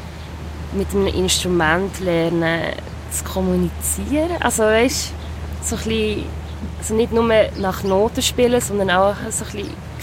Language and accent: German; Biel, Bern, Switzerland; ich bin ja in Biel aufgewachsen, also meine grösste Zeit. Und da gibt es auch den See